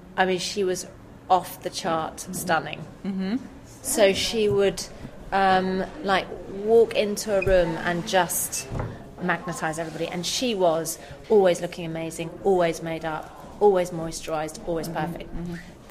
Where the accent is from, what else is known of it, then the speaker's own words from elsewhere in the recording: London, United Kingdom; I grew up in London until I was nearly four. Mm-hmm. And then my mum and dad split up. Mm-hmm. And my mum took me down to live with my granny in the country. So from four to 13, mm-hmm. I lived in the country, okay, with my granny.